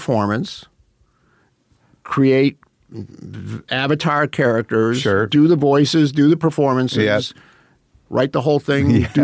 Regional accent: Santa Barbara, California, United States; I had a thing happen in my hometown of Santa Barbara.

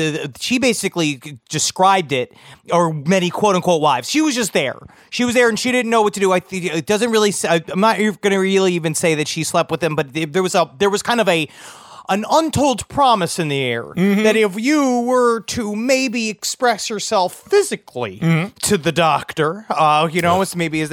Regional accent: Arizona, United States; My love for animals goes back to the early days of growing up in Arizona.

